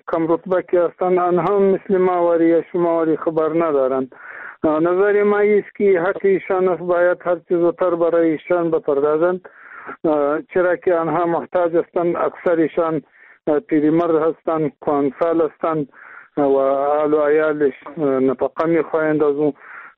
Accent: Afghanistan; ما افغان هستیم،

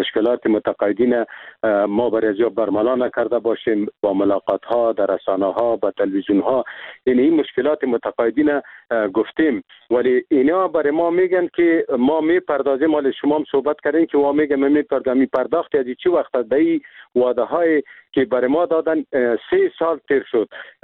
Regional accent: Afghanistan; born or raised there

